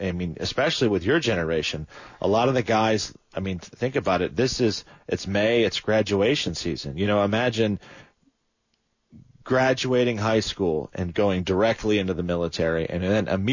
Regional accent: Michigan, United States; I'm from Michigan originally, and I remember Memorial Weekend was always like the big landscaping kickoff weekend

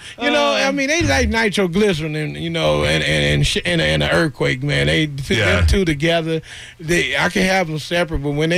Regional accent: St. Louis, Missouri, United States; No, I'm from St. Louis.

